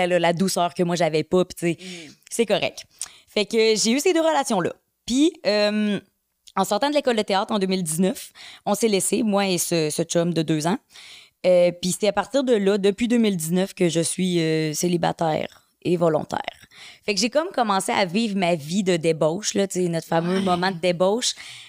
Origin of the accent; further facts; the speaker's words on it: Quebec, Canada; now in Montreal, Canada; puisque je suis originaire de la Beauce.